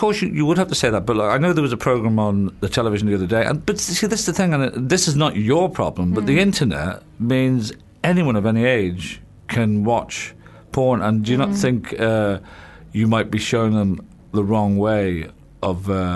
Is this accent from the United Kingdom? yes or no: no; Ireland; Well, you know, I'm Irish